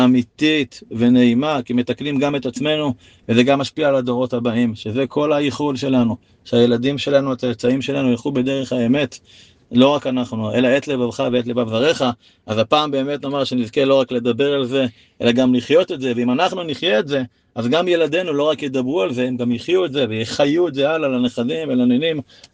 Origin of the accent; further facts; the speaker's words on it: Beit Gamliel, Central District, Israel; בתור ילד בהתחלה בקיבוץ, אבל אחרי זה במושב בית גמליאל